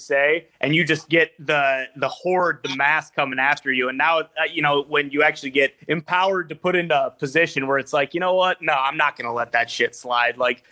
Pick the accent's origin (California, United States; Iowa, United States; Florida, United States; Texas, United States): Iowa, United States; I'm from Iowa. My older brother went to Iowa. My oldest brother went to Iowa.